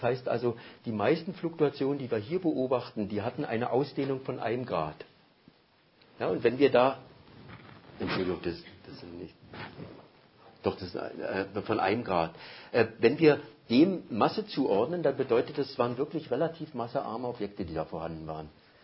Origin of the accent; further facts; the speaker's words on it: Austria; weil wir eben als Österreicher jetzt der ESO beigetreten sind